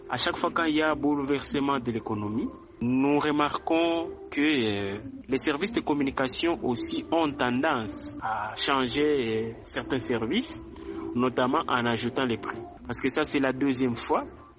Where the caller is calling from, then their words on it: DR Congo; ici chez nous en RDC